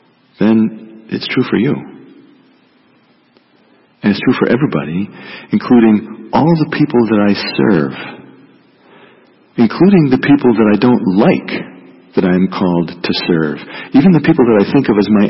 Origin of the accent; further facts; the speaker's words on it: Montana, United States; In 1978, I was in seminary in California. I was from Montana.